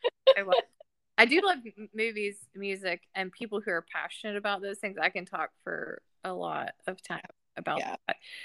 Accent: Georgia, United States; now in North Carolina, United States; I live in North Carolina. I'm from Georgia. Go Dogs.

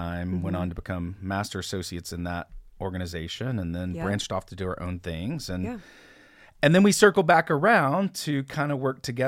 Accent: Kentucky, United States; But, so I grew up in Kentucky, small little town and our little small church.

